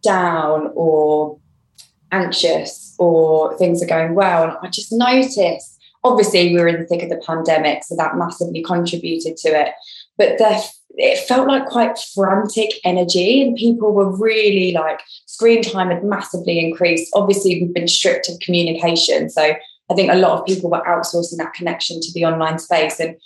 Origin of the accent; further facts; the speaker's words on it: East of England, United Kingdom; now in Hackney, United Kingdom; the MIND charity that operates in Bedfordshire, which is my hometown, and MIND Hackney, which is where I live now.